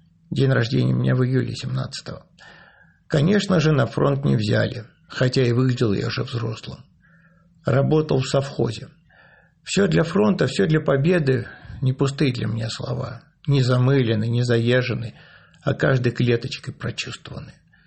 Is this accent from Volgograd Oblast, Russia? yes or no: no; Chelyabinsk Oblast, Russia; born there; Родился в Верхнеуральском районе Челябинской области. 22 июня 1941 года мне было почти 15.